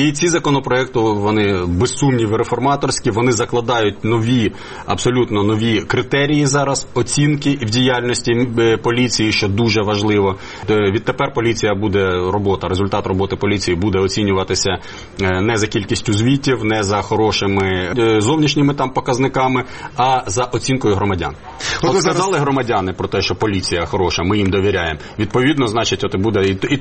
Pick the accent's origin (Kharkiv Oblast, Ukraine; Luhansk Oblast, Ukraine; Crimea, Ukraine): Kharkiv Oblast, Ukraine; Kharkiv; born or raised there